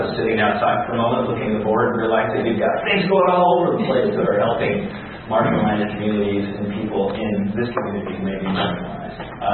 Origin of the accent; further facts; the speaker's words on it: Alaska, United States; I mean, for example, where I grew up in Alaska as a youth, at the time I lived in Alaska